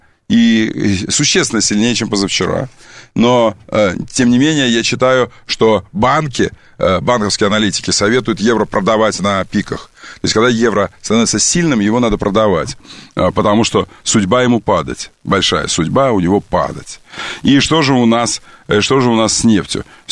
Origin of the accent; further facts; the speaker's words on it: Kerch, Crimea, Ukraine; born there; Я родился в Керчи, Крым, Керчь.